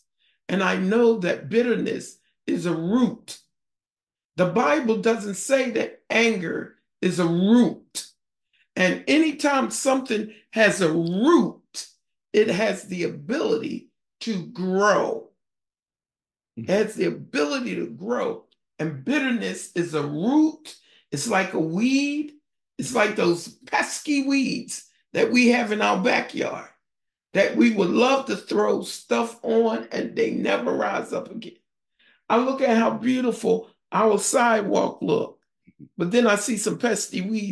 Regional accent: Philadelphia, Pennsylvania, United States; Remember, I'm from North Philadelphia, right? You just don't hit us like that and get away with it.

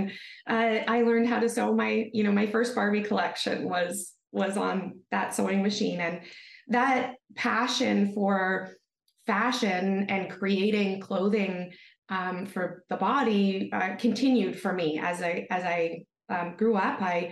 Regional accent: British Columbia, Canada; now in Vancouver, Canada; I'm a fashion designer here in Vancouver, where I grew up on the Sunshine Coast of BC.

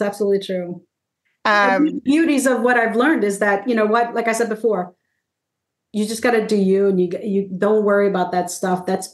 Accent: Brooklyn, New York, United States; also born or lived in Puerto Rico; I mentioned that I was born in Puerto Rico and raised in Brooklyn, single mom, all that.

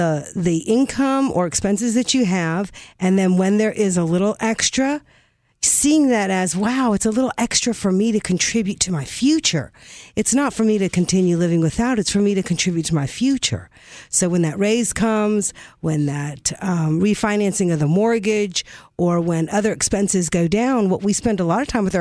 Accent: North Carolina, United States; Oh, yeah. I grew up in North Carolina.

